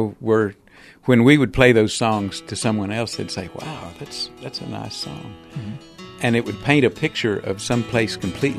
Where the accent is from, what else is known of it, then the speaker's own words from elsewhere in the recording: Lubbock, Texas, United States; It was mainly for me, probably growing up in Lubbock had a lot to do with it